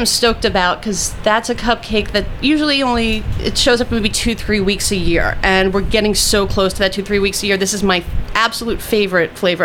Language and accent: English; Brooklyn, New York, United States; We're from Diker Heights in Bay Ridge